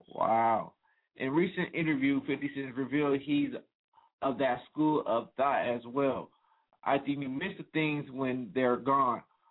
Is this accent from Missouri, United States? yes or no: no; California, United States; I'm from the Northwest, you know what I'm saying? So, man, that's like, that's all was, I'm a Californian, so, you know, it's embedded in me.